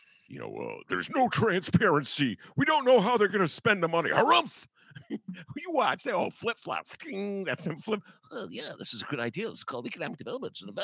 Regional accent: Chicago, Illinois, United States; Oh, I'm a Chicagoan. I voted for Rahm Emanuel.

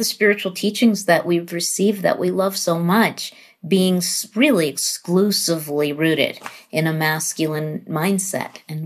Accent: New York, United States; So I lived my first 11 years in New York, Long Island.

